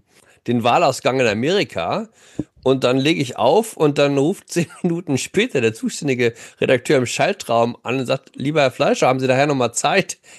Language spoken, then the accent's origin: German; Hamburg, Germany; also born or lived in Osnabrück; Ja, ich habe das immer ein bisschen verheimlicht.